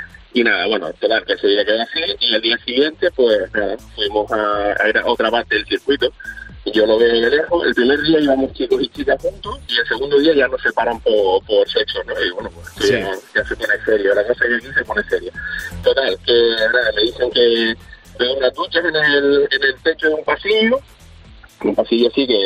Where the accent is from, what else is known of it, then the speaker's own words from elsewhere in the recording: Canary Islands, Spain; yo soy de Gran Canaria, de un barrio pequeñito de allí